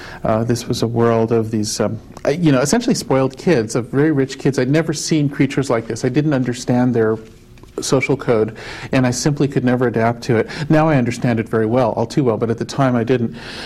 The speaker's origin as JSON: {"language": "English", "region": "New Mexico", "country": "United States", "tie": "born or raised there", "said": "I'm from New Mexico, southern New Mexico. Grew up in a rural area."}